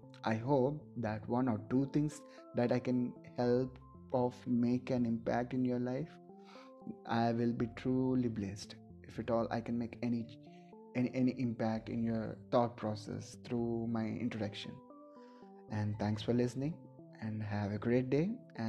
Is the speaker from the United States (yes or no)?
no; India; English is a second language; even in my mother tongue, or my national language is Hindi, so Telugu, Hindi, English I speak, but I speak in a different way.